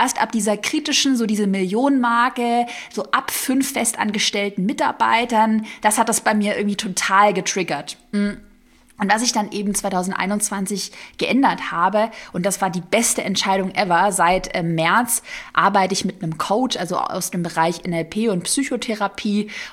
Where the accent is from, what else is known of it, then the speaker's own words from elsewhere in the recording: Baden-Württemberg, Germany; born there; ich bin ja geboren im Schwabenland, so ein bisschen diese Schwabenmentalität, schaffe, schaffe, Häusle baue, also kenne ich super gut auch so von meiner Family.